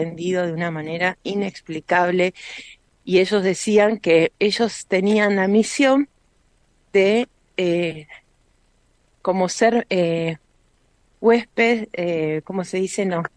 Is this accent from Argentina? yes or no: yes; Argentina; les llama mucho la atención cuando decimos que somos de Argentina